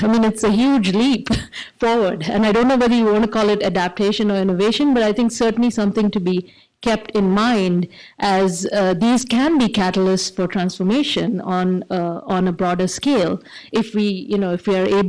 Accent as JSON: {"language": "English", "country": "India", "second_language": "English", "said": "and here I speak as an Indian"}